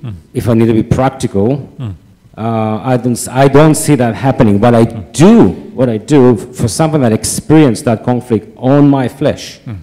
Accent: Israel; moved away as an adult; So I grew up 35 years in Israel, as you know. So in a way I have an Israeli identity.

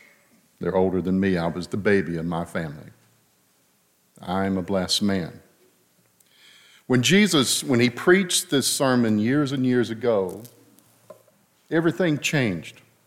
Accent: North Carolina, United States; also born or lived in Lewisburg; After being born in Lewisburg, I grew up in parsonages all across Eastern North Carolina, from the Wilmington area to the Outer Banks to Morehead City

